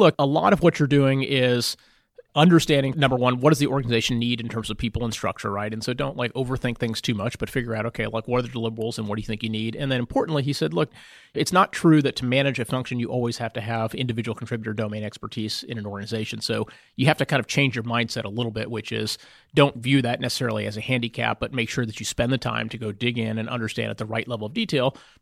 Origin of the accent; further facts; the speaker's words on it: Houston, Texas, United States; moved away as an adult; also born or lived in California; I grew up in Houston. I came out here to go to school, so I went to Stanford